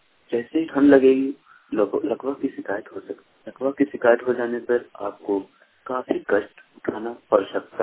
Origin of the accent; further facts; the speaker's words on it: Boria, Jharkhand, India; मैं दुमका जिला का निवासी हूँ, ग्राम बोरिया, पोस्ट बोरिया, थाना रामगढ़, जिला दुमका।